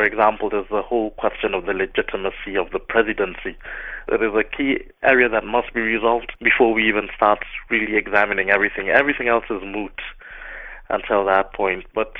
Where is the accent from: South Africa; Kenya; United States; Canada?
Kenya; Yeah, it's been fantastic as a Kenyan to see mainly our African brothers and sisters coming and helping mediate in this.